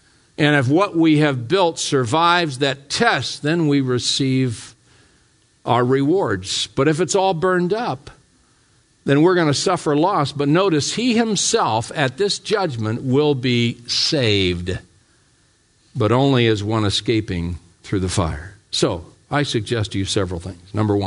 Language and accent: English; Ohio, United States; I still remember growing up in Ohio and had two uncles.